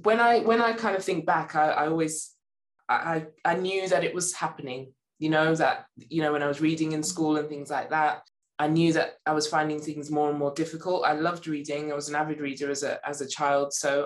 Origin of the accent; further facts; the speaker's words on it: London, United Kingdom; now in Durham, United Kingdom; And I've lived in Durham for 18 years, but was born and bred in London.